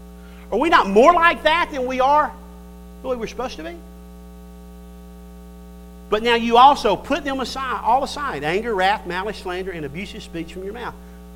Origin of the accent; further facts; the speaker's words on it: Ireland; I'm Irish. I'm supposed to have this. It's how God made me.